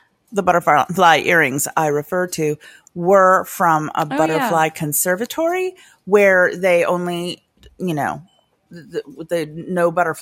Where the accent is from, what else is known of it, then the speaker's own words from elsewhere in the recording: Florida, United States; I was raised myself in Florida.